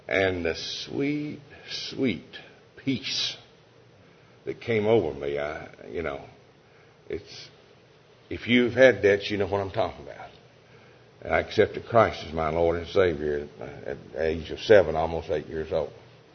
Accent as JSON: {"language": "English", "town": "Hopkinsville", "region": "Kentucky", "country": "United States", "said": "I'm, like he said, I'm from Hopkinsville. I am retired right now. I used to farm, still in, have some interest in the farm."}